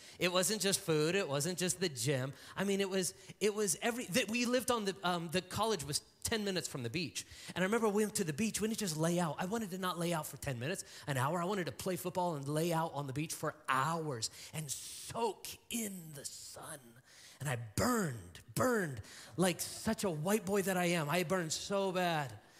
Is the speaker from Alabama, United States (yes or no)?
no; Las Vegas, Nevada, United States; I was born and raised in Las Vegas.